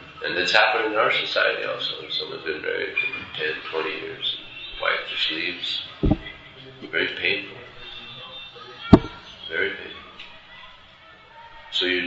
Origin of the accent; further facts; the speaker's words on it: United States; Just like myself, I grew up in America, at about 22, I went on a spiritual search